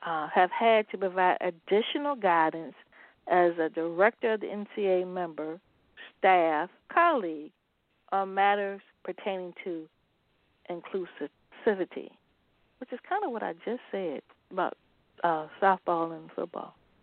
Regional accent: Virginia, United States; Yeah, I mean, again, I'm from Virginia.

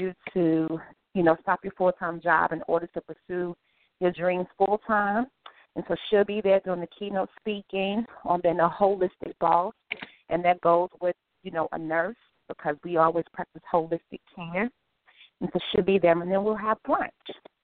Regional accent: Danville, Virginia, United States; now in Charlotte, United States; Well, I'm from Danville, Virginia, but I currently reside in Charlotte, North Carolina, and I've been there for the past 6 years.

